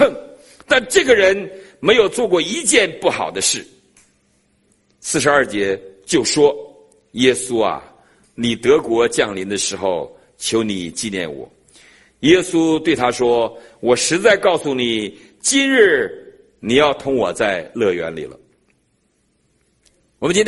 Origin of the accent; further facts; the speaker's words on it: Northeast China, China; 我们东北人。